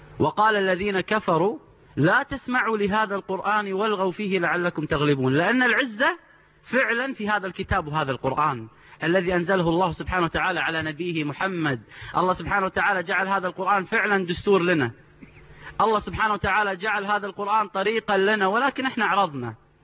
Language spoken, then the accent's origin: Arabic; Kuwait; أفتخر بأني أنا كويتي